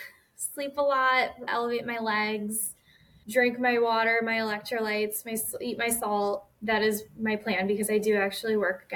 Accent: Cleveland, Ohio, United States; I'm from Cleveland.

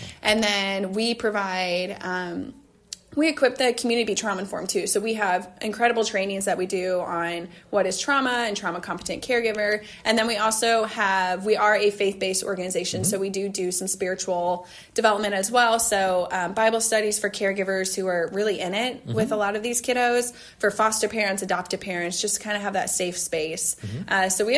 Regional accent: Warsaw, Masovian Voivodeship, Poland; Yeah, so I grew up, I'm from Warsaw

